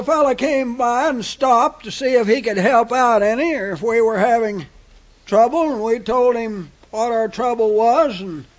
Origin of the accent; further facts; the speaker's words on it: California, United States; And I was from California and used to paying everybody for everything they did in California.